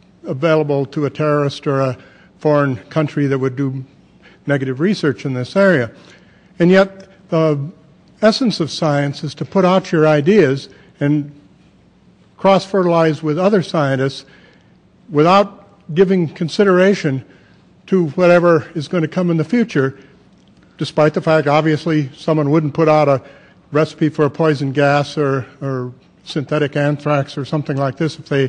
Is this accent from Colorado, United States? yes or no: yes; Boulder, Colorado, United States; from Boulder, and I'm a scientist